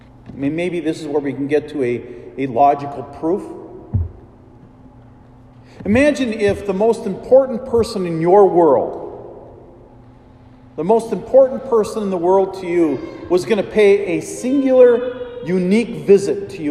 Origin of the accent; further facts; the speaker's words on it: Wisconsin, United States; And we're from Wisconsin.